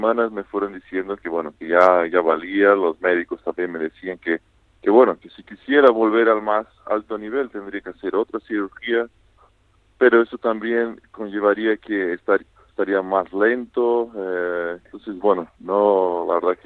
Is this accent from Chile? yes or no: no; Vitoria-Gasteiz, Basque Country, Spain; Sí, crecí en Vitoria, aprendí todo lo que juego y sé, fue en Vitoria, ¿no?